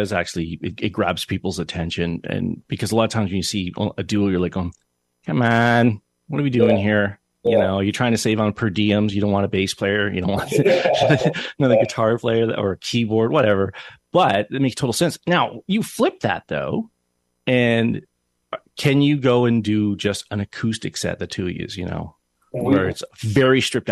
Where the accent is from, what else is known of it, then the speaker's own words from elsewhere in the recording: Hamilton, Ontario, Canada; Like you just described my hometown, which is, you know, it's beautiful.